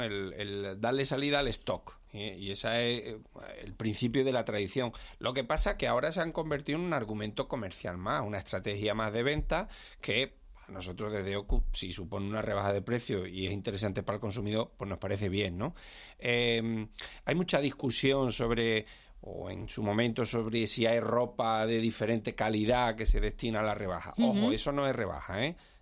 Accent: Andalusia, Spain; accent: Andalusian; now in Madrid, Spain; soy madrileño de adopción de hace ya muchísimos años, pero claro, estoy vinculado a mi tierra. Y ahora, claro, vengo con un poquito de acento subido.

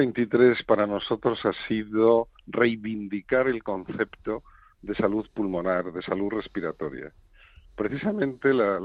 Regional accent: Trives, Galicia, Spain; tuve el honor de que fuese precisamente en mi pueblo, en Trives

